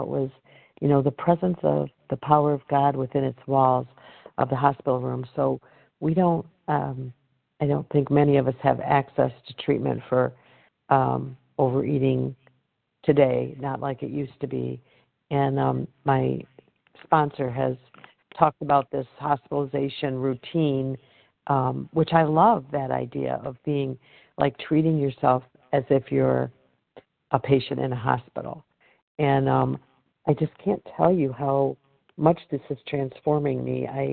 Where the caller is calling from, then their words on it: Michigan, United States; I'm calling from Michigan.